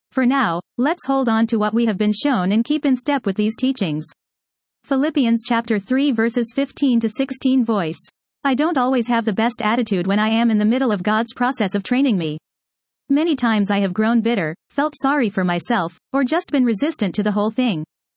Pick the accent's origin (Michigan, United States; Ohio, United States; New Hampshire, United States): Michigan, United States; moved away as an adult; When I graduated high school and went to college, I moved from Michigan to North Carolina.